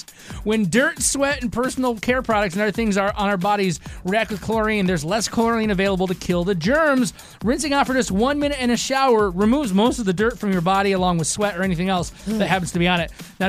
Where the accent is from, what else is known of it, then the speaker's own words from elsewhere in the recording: Michigan, United States; Because you're not from Michigan, and I'm from Michigan, and I parallel parked all the time.